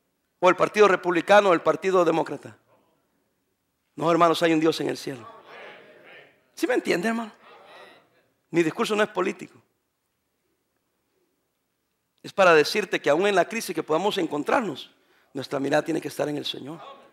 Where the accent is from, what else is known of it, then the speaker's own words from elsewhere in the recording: El Salvador; now in United States; vine de El Salvador para ser ciudadano americano